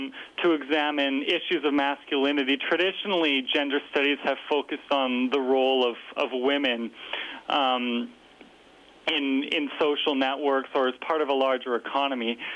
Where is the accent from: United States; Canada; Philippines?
Canada; Alberta; I grew up in Alberta